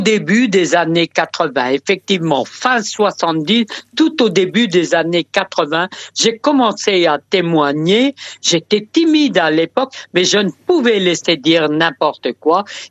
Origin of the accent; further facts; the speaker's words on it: Hauts-de-France, France; nous sommes rentrés chez nous dans le Nord